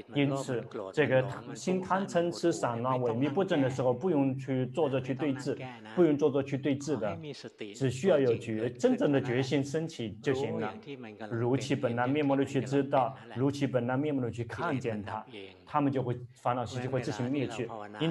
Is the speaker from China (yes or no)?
no; Thailand; Chinese is a second language; 但是我们泰国人这个用词用错了